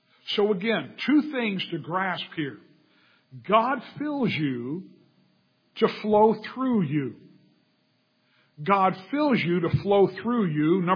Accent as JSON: {"language": "English", "region": "California", "country": "United States", "tie": "born or raised there", "said": "My soul, I grew up in the San Fernando Valley."}